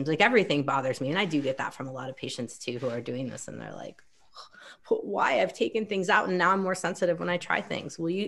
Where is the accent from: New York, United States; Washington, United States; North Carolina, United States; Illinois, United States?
Illinois, United States; I grew up in Illinois, close to the Wisconsin border. We love our corn on the cob.